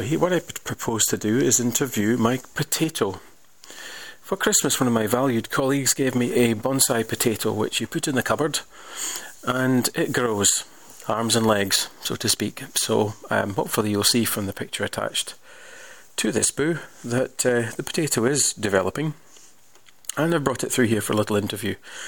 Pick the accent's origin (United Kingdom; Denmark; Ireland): United Kingdom; Scotland; I'm Scottish. I speak quickly when I'm nervous.